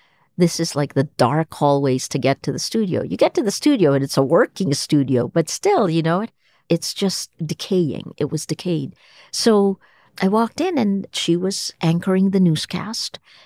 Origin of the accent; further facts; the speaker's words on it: Toms River, New Jersey, United States; also born or lived in Manila, Philippines; then in 1986, when I went back to Manila after 13 years away, I didn't have the cultural signals then. I was a kid from Toms River, New Jersey, you know, and so each one of those changed.